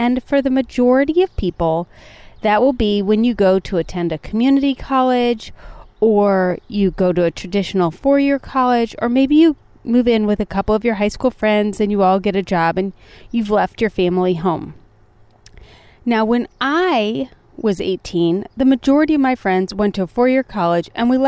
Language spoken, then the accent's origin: English; Akron, Ohio, United States; But I was from the Akron area up by Cleveland, Ohio, was where I was born and raised and where my childhood home was.